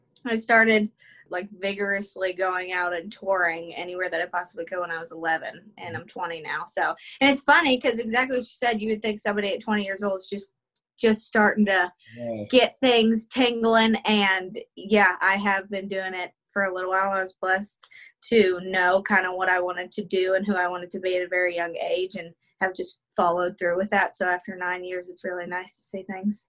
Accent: Pittsburgh, Pennsylvania, United States; I mean, just growing up in Pittsburgh in general

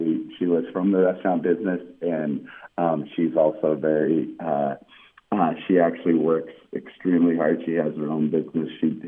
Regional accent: Egypt; I'm originally from Egypt

